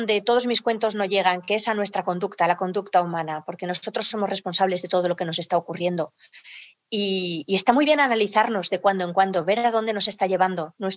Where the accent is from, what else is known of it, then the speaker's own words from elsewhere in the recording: Spain; A ver, como española que soy, los escribo todos en español